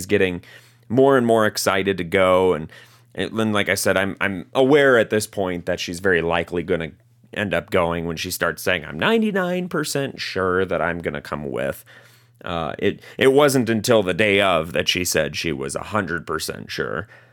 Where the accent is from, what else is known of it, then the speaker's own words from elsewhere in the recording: Wisconsin, United States; I'm from Wisconsin, which has some of the most difficult city and town names to pronounce.